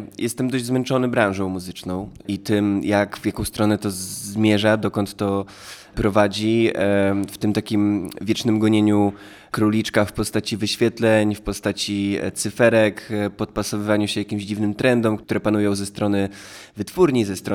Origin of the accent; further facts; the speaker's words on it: Suwałki, Podlaskie Voivodeship, Poland; Ja w ogóle lubię Olsztyn, gdyż pochodzę z Suwałk, więc tutaj często bywałem. Mimo, że nie jest to Podlasie, a bardziej Warmia, Mazury, to się czuję tu bardziej jak u siebie.